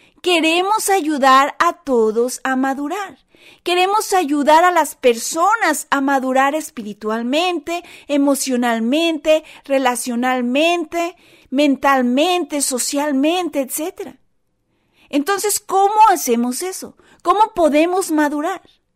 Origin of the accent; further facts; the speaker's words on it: United Kingdom; Spanish is a second language; Obviamente tengo acento porque soy británico y quiero su opinión de este video